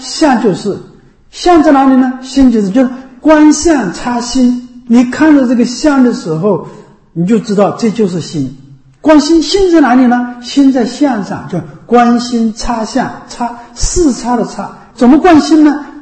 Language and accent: Chinese; China; 所以我们中国人呢，一个毛病